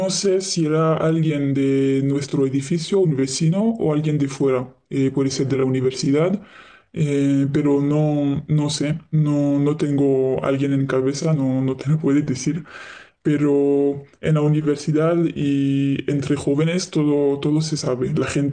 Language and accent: Spanish; Paris, Île-de-France, France; now in Madrid, Spain; De París.